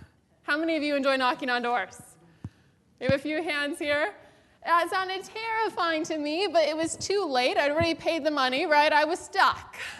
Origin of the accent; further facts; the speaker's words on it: Sacramento, California, United States; I was born and raised in the Sacramento area